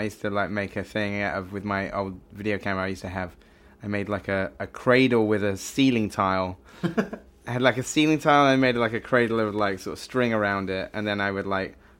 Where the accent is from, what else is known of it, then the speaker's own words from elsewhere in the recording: South West England, United Kingdom; because I grew up in the West Country in England, which is a very rural area